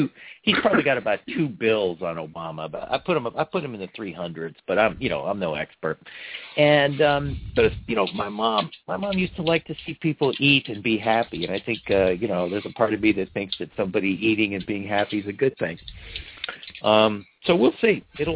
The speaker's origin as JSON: {"language": "English", "region": "California", "country": "United States", "said": "as you can imagine, being a Californian, it takes a great deal to ever capture my attention."}